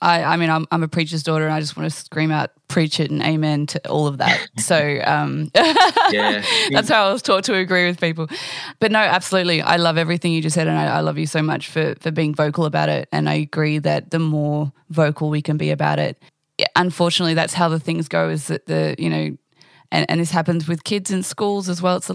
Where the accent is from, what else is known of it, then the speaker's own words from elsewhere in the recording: Australia; We want to say we're Australian, they're Australian, their success is our success.